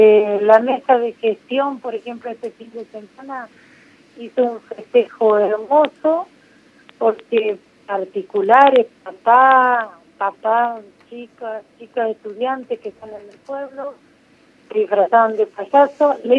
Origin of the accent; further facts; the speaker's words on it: Falucho, La Pampa, Argentina; Mira, yo soy nativa de acá y mi familia y la de mi esposo, estoy criando una familia acá